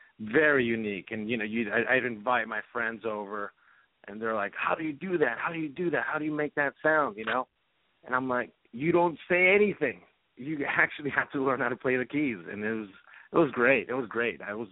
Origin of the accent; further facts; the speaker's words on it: Los Angeles, California, United States; I was born up in Northern California, but raised down here in Southern California, in Los Angeles.